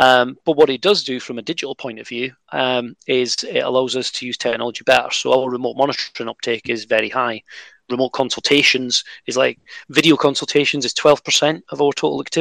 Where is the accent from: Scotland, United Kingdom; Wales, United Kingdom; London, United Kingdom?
Scotland, United Kingdom; but I come from Scotland.